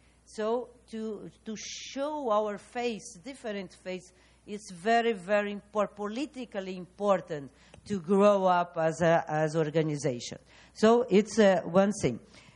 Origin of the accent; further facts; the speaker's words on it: Brazil; So I'm from Brazil. Brazil is a developing country, but I already been in the board.